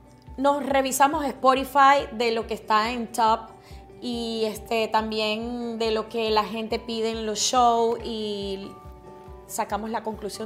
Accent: Venezuela; moved away; Desde que salí de Venezuela, hace 8 años atrás.

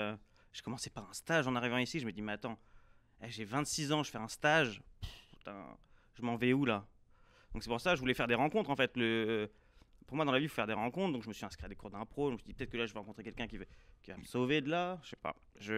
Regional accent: France; moved away as an adult; now in Canada; tout le monde disait que c'était facile de trouver du travail ici, tu sais, en tant que Français.

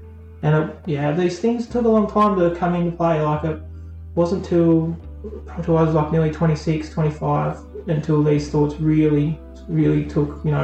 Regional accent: Burnie, Tasmania, Australia; also born or lived in Wynyard; I grew up in Burnie. I lived in Burnie. I moved out to Wynyard around when I was about 12, 13 when I moved to Wynyard, and then back to Burnie again.

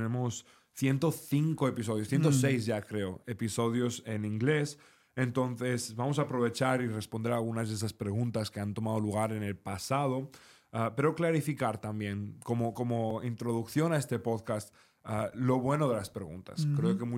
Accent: Spain; Y como español, a mí me duele un poco

